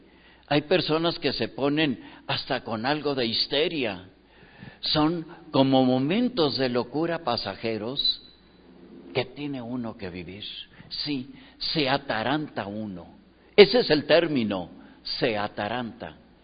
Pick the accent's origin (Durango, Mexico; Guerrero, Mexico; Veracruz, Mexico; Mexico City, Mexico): Durango, Mexico; soy de Durango, la casa de mis papás en Durango